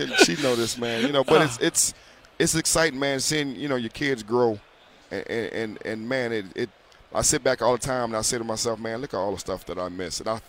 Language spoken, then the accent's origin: English; New Orleans, Louisiana, United States; I'm from New Orleans, right?